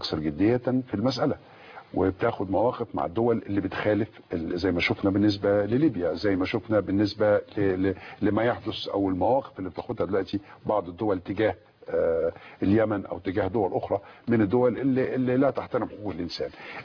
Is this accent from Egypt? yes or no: yes; Egypt; وبغض النظر عن رضا انا كمصري بمعاهده كامب ديفيد